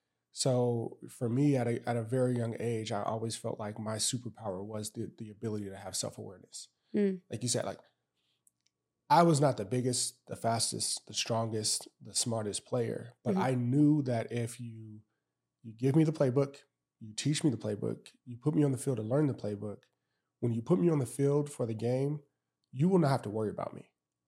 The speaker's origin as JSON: {"language": "English", "town": "Los Angeles", "region": "California", "country": "United States", "tie": "born or raised there", "said": "And we're just talking about like growing up in Los Angeles, football culture."}